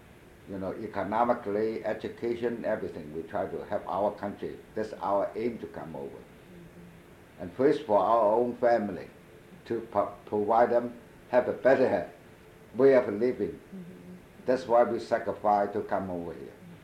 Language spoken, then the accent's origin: English; Shenzhen, Guangdong, China; I came from Shenzhen, you know. Shenzhen, they have more people overseas.